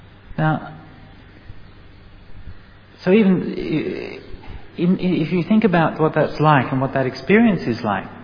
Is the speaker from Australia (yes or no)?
yes; Australia; I'll just tell you the metaphor as an Australian